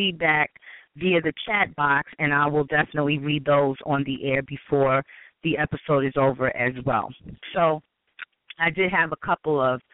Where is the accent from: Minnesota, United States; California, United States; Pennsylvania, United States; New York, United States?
New York, United States; New York City; I love that whole urban artistic setting being from New York City.